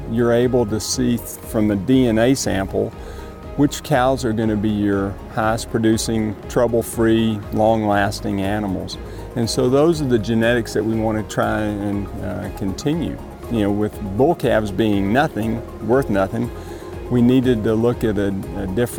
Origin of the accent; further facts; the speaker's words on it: Georgia, United States; Well, originally I'm from Georgia and graduated from the University of Georgia.